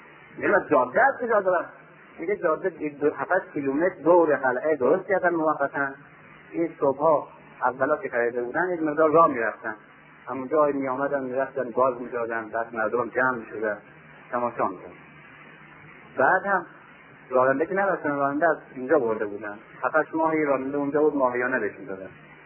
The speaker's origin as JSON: {"language": "Persian", "country": "Iran", "said": "من در قرن 19 به عنوان یک ایرانی احساس میکردم که وابسته به یک تمدن بزرگ قرن 4 و 5 و 6 و 7 و 8 اسلامی هستم"}